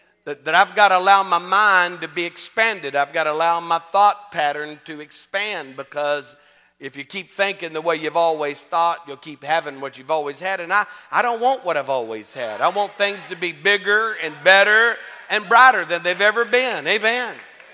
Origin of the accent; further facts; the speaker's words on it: Texas, United States; I'm from Texas, you know, so you got to at least smile.